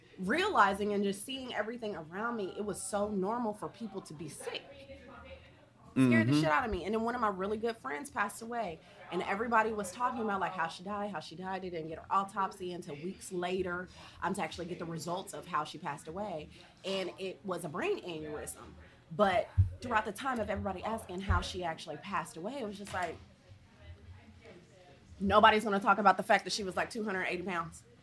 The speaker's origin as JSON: {"language": "English", "region": "Ohio", "country": "United States", "said": "It's a cultural thing. I'm from Ohio."}